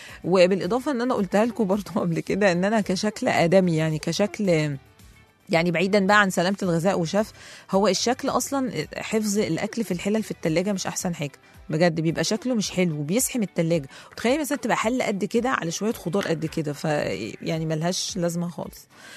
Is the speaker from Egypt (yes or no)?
yes; Egypt; إحنا معظم مصريين بيحبوها